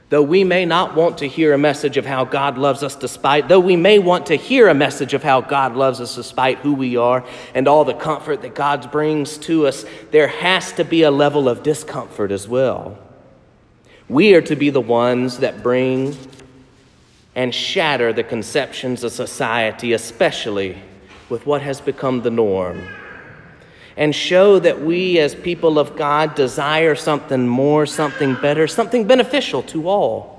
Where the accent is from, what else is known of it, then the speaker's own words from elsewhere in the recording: South Carolina, United States; I'm from South Carolina.